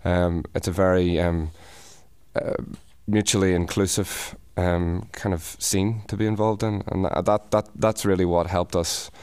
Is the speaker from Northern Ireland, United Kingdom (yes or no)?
yes; Belfast, Northern Ireland, United Kingdom; moved away as an adult; also born or lived in Scotland; Well, I'm from Northern Ireland, right. as is Johnny and Nathan. We were all born in Belfast and raised until we were... I left home when I was 18 to go to university in Scotland